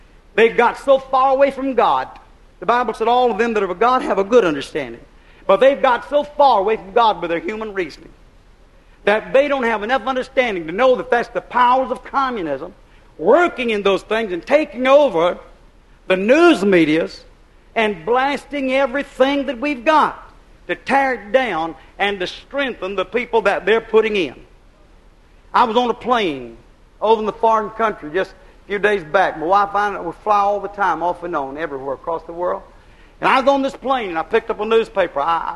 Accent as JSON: {"language": "English", "country": "United States", "said": "I said, I'm from America. I know some of the things that's going on."}